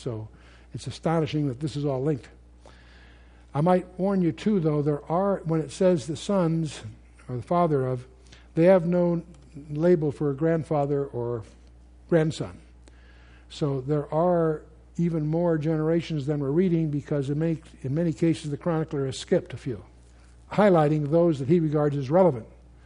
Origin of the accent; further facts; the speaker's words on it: California, United States; now in Idaho, United States; I'm in Idaho now, but I came from California.